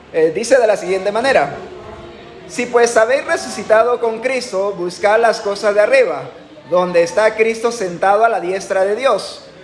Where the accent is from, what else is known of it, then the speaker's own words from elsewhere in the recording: Panama; now in Guatemala; pues soy panameño. Pues aquí es, nos casamos aquí en Guatemala